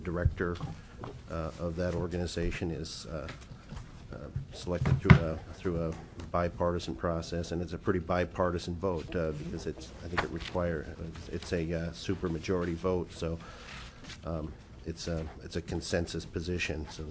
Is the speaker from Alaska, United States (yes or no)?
yes; Chugiak, Alaska, United States; from Chugiak, Wasilla, for the record.